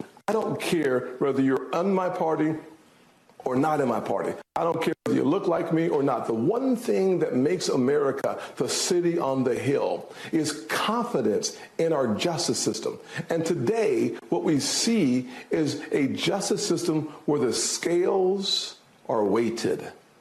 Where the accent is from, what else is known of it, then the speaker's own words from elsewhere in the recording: United States; Well, Harris, more importantly, I'm an American, and let's look at what's happening to an American.